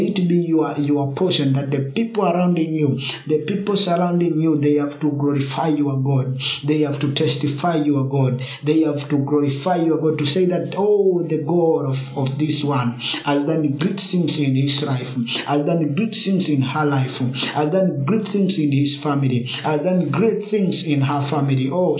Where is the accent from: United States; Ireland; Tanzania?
Tanzania; Dar es Salaam; from Dar es Salaam, Tanzania.